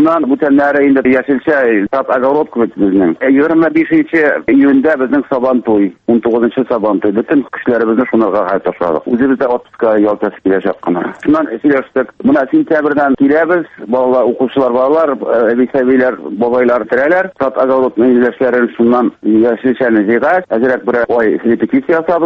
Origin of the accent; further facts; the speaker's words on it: Kymyskaly, Bashkortostan, Russia; now in Primorsky Krai, Russia; Мин Башкортстан Республикасының Сәлетамак районынан, Кымыскалы авылыннан туып үскән